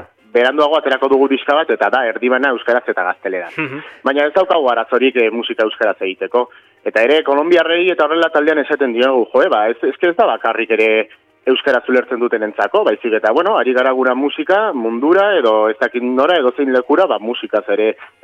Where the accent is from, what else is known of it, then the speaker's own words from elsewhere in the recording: Pamplona, Navarre, Spain; gu Iruindarra gara, eta taldea Iruinan sortu da, eta Iruinan egiten dugu dena